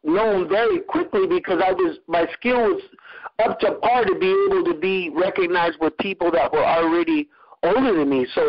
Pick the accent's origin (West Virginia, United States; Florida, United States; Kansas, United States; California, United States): California, United States; Long Beach; He was from Long Beach, I was from Long Beach. We used to practice, because I couldn't get enough.